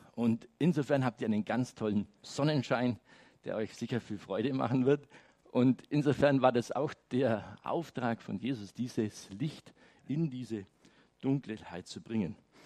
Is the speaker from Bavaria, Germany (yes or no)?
yes; Bavaria, Germany; Ich bin ja aus dem Bayerisch-Schwäbischen.